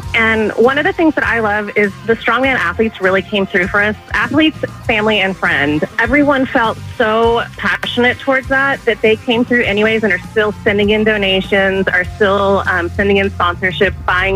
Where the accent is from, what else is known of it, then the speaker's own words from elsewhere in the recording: League City, Texas, United States; I'm from League City, and we own a local gym here